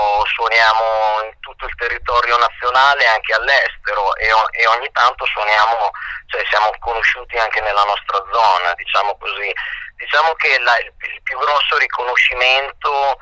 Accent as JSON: {"language": "Italian", "town": "Meldola", "region": "Emilia-Romagna", "country": "Italy", "said": "io in particolare vengo da Meldola, che è una cittadina alla base della Valle del Bidente. È una cittadina molto, molto prolifera, diciamo molto ricca dal punto di vista dell'attenzione per tutto quello che è tradizionale"}